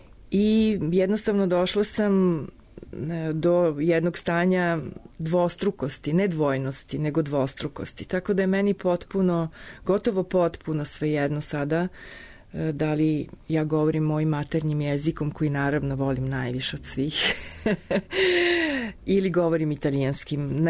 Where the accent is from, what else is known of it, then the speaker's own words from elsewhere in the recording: Belgrade, Serbia; now in Rome, Italy; pošto ja sam Beograđanka prema tome. Ja sam Beograđanka koja već dugo živi u Rimu i ja to svoje nosim, to svoje beograđanstvo